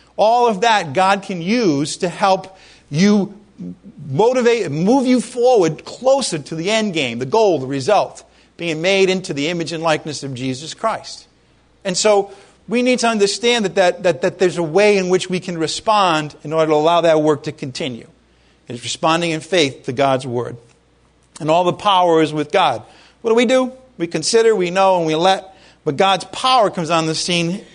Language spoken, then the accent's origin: English; Ireland; I'm Irish. What can I tell you?